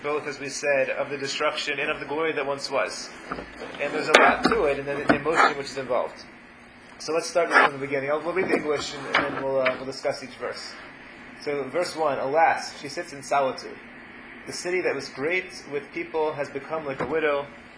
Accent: Atlanta, Georgia, United States; I grew up in Atlanta.

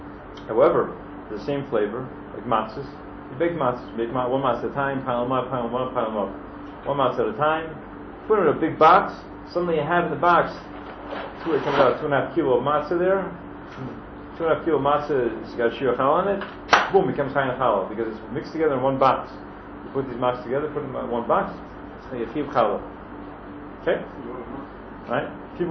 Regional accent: United States; We grew up in America, we learned, you know, the good politician.

